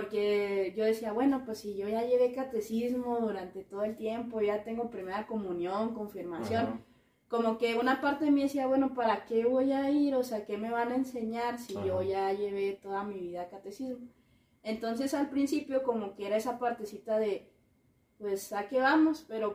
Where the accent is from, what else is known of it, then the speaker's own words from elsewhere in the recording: Durango, Mexico; born there; now in Chihuahua, Mexico; mi familia vivimos en Chihuahua, pero mi mamá es de Durango, entonces nosotros normalmente, bueno, todos nacimos allá en Durango, mis hermanos y yo. Entonces en vacaciones siempre nos íbamos en Durango.